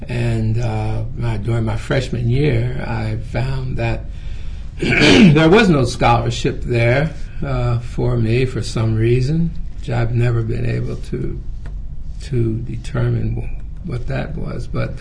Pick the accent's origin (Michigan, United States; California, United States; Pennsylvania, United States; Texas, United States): Pennsylvania, United States; And all of the towns that I knew about growing up around Pennsylvania and so forth, I mean, we were all under the same conditions.